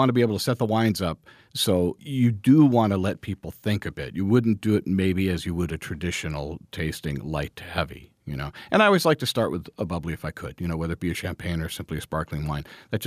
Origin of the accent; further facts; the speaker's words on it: Ohio, United States; I'm originally from Ohio. The wines of Northeast Ohio are just fantastic.